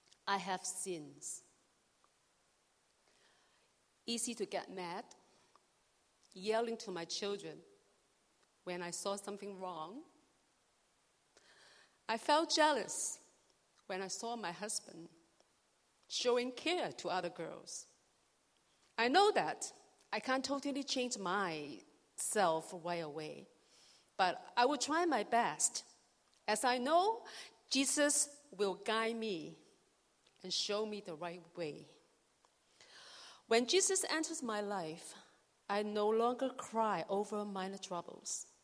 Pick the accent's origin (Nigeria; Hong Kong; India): Hong Kong; born there; I was born in Hong Kong. Both of my parents worship Buddha.